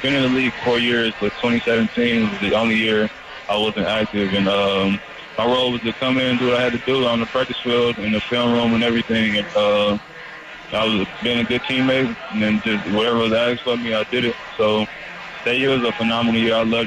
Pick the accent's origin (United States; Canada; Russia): United States; Kansas City, Missouri; I'm from Kansas City, Missouri. I'm friends with Shane Ray.